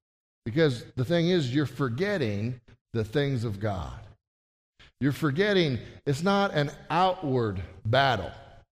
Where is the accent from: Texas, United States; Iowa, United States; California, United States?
Texas, United States; I grew up in McCulloch County here in Texas.